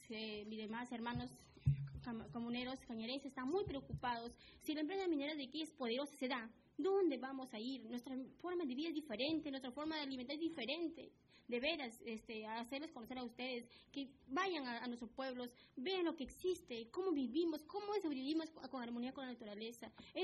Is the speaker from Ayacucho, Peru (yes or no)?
no; Cañaris, Lambayeque, Peru; En mi pueblo de Cañaris jamás fuimos consultados por parte del Estado. Es por eso que nos consultamos nosotros como autoconsulta en la libre determinación como pueblo indígena.